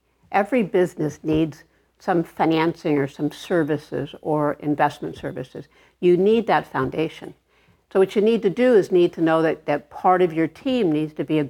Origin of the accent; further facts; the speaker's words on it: Arleta, California, United States; I grew up in Arleta, California. I was one of nine children, and my parents were both one of 10 children. So there were this whole big village that I lived in, this very poor area of Los Angeles.